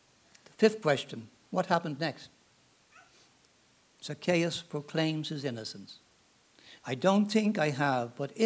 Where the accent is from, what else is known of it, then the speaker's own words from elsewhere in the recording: Ireland; now in United States; And I'm from Ireland, as you probably gather from my accent.